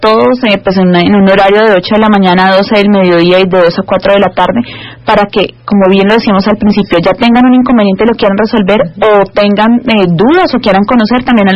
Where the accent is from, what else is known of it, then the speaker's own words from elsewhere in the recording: Cali, Valle del Cauca, Colombia; que yo como caleño me pueda informar y pueda saber a quién me debo dirigir